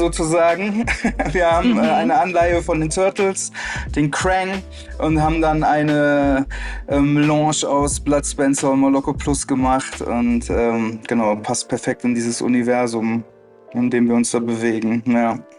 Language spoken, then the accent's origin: German; Mönchengladbach, North Rhine-Westphalia, Germany; ich komme eigentlich aus Mönchengladbach.